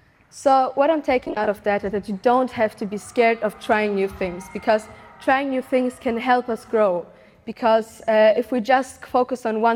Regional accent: Germany; I grew up in Germany

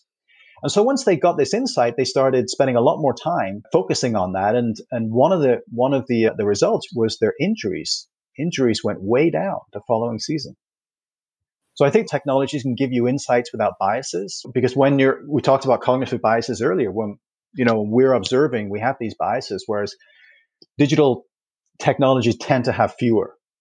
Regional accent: Toronto, Ontario, Canada; the Toronto Raptors, my hometown, Toronto Raptors basketball team

